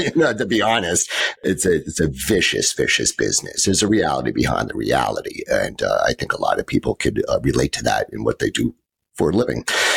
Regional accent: New Jersey, United States; Well, born and raised in the Northeast, specifically New Jersey, right outside of New York City

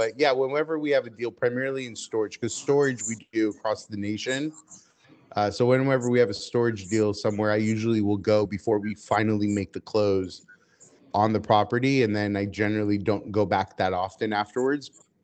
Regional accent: United States; first language Hebrew; English is a second language; So my parents are Israeli. I was born in the U.S. I grew up in the U.S., although I didn't speak a word of English until I went to school. So when I speak Hebrew, I sound like an Israeli.

